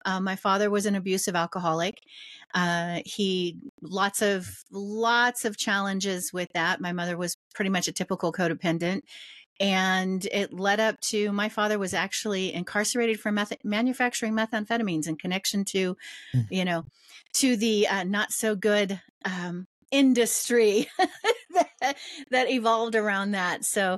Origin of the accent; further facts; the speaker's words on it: Sacramento, California, United States; Well, physically, I came from Sacramento, California. So Northern California, California born and raised. I live up in the mountains now